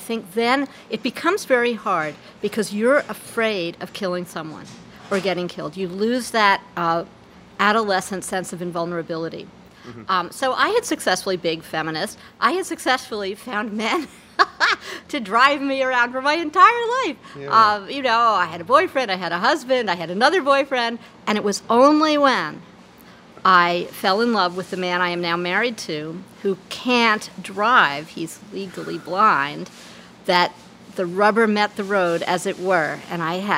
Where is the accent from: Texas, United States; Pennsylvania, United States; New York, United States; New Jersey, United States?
New York, United States; The basic reason I never learned to drive was I'm a New Yorker.